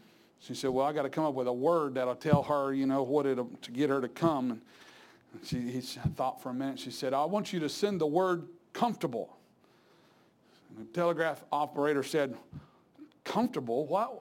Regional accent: Pensacola, Florida, United States; I grew up in Pensacola, Florida, in Byron Bible Baptist Church.

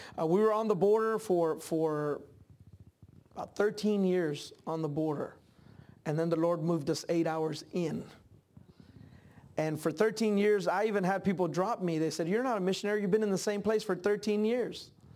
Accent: Mesquite, Texas, United States; also born or lived in Dallas; I was born in Dallas, Texas, and as who said amen? We got a Texan here? No. But I grew up on the mission field.

